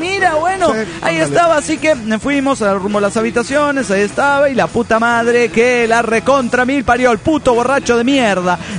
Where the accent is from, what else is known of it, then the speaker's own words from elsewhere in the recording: Ciudad Universitaria, Mexico City, Mexico; de Ciudad Universitaria, México.